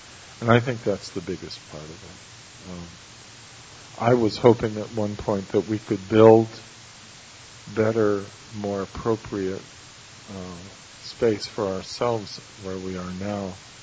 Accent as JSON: {"language": "English", "region": "the West", "country": "United States", "tie": "born or raised there", "said": "I grew up in the West."}